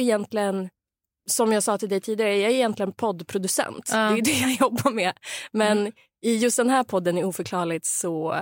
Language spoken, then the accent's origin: Swedish; northern Sweden, Sweden; now in Stockholm, Sweden; Nej, jag är inte från Stockholm. Jag är från norra Sverige.